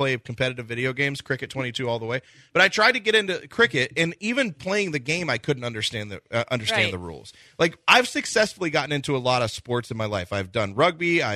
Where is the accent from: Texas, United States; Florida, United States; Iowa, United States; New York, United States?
Texas, United States; Dallas; I grew up in Dallas